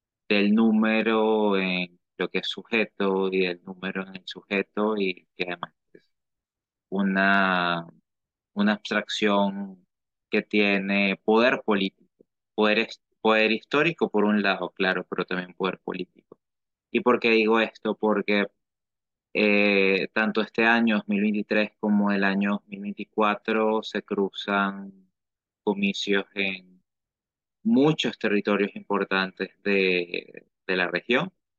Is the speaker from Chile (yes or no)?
no; Venezuela; soy de Venezuela, investigador, licenciado en estudios liberales